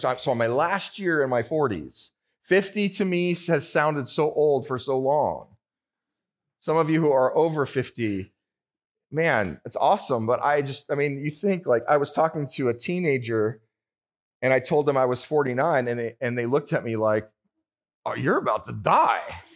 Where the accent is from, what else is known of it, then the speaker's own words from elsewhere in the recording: California, United States; I'm from California, so we can't do that there because there's no clear air.